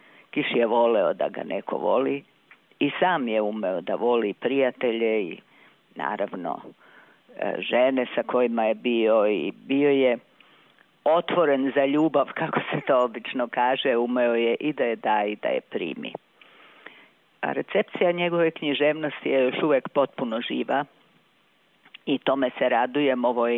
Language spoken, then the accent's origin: Serbian; Vojvodina, Serbia; ja sam došla iz Vojvodine